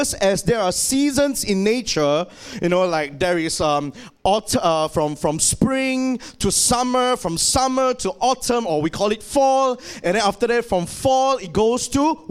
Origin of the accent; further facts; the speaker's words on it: Malaysia; But I believe as Malaysian, even though all year round it's just summer and summer and summer